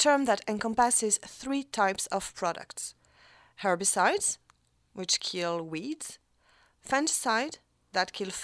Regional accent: France; accent: French; English is a second language; So that stands for, with my French accent, dichlorodiphenyltrichloroethane.

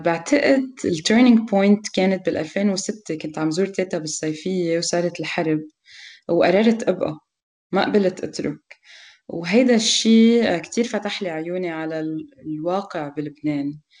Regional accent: Dubai, United Arab Emirates; أنا مثل ما قلت ربيت بدبي، وتقريبا فترة كبيرة من حياتي حسيت إنه إيه بنتمي

